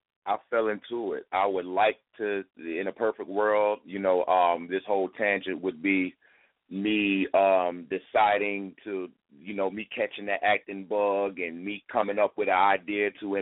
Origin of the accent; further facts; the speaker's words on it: Jacksonville, Florida, United States; I'm an artist from Duval County, Florida. That's Jacksonville, Florida, for any outsiders who might not understand.